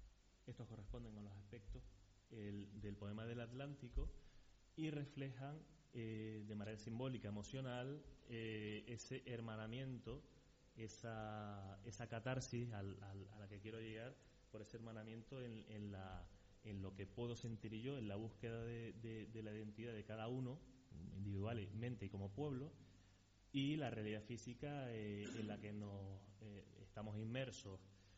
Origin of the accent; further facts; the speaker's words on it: Canary Islands, Spain; nuestra identidad como canarios y como gran canarios